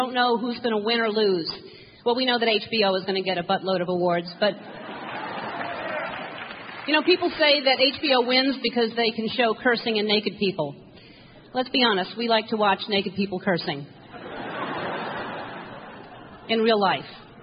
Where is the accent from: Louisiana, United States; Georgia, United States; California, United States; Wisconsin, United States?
Louisiana, United States; New Orleans; New Orleans is my hometown, and I have family in Mississippi.